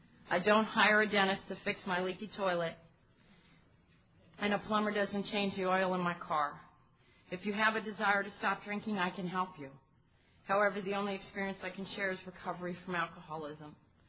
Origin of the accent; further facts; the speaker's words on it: Pueblo, Colorado, United States; I was raised in a very wealthy family out in Colorado, so any of you from the Colorado area, I was raised in Pueblo, and I grew up in a 22-room house with a 3-acre yard